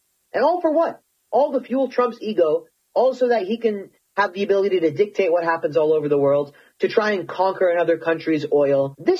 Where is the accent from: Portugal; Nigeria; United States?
United States; And as an American, but also just as a member of the human race, I'm terrified by what is happening.